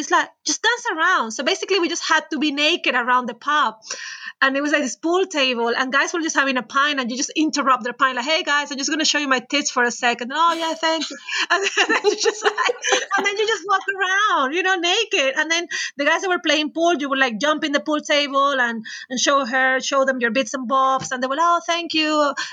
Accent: Venezuela; Well, I'm originally from Venezuela. So our culture is already quite colorful and flamboyant.

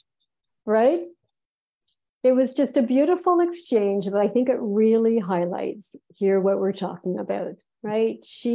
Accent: Canada; including being a Canadian

